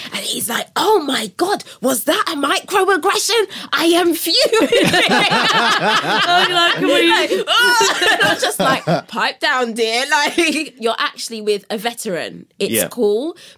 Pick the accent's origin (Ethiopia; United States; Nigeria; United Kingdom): United Kingdom; Brixton, London; I grew up in Brixton Hill, bang, bang. I love that place. Like, Brixton, I will always regard Brixton as home.